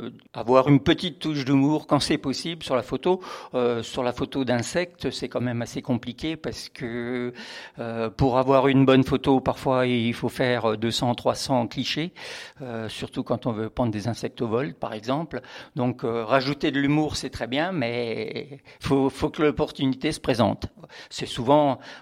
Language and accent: French; Grand Est, France; j'ai commencé à 14 ans à courir les champs dans ma région d'origine, l'Alsace, après les lièvres, les chevreuils et autres cigognes.